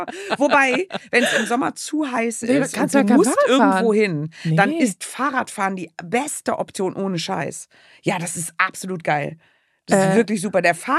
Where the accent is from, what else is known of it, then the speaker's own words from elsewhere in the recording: Düsseldorf, North Rhine-Westphalia, Germany; now in Cologne, Germany; Ich bin in Düsseldorf geboren und aufgewachsen. Und von dort habe ich mich rausgetraut nach Köln.